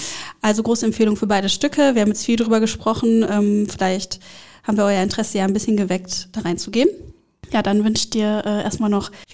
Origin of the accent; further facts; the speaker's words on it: Gelsenkirchen, North Rhine-Westphalia, Germany; ich komme aus Gelsenkirchen